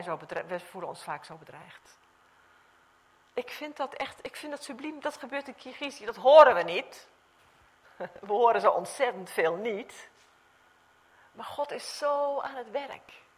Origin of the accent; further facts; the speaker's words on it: Netherlands; want dat weten wij als Nederlanders.